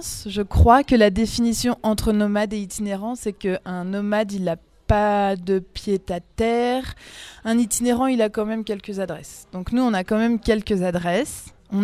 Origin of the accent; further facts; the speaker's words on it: Provence-Alpes-Côte d'Azur, France; moved away as an adult; Alors j'ai grandi dans les Hautes-Alpes. Après à 18 ans je suis partie à Lyon pour faire une école de danse.